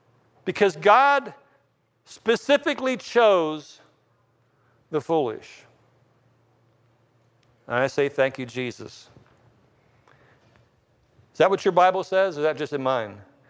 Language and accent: English; East Liverpool, Ohio, United States; born there; I didn't have a noble birth. I was born in East Liverpool.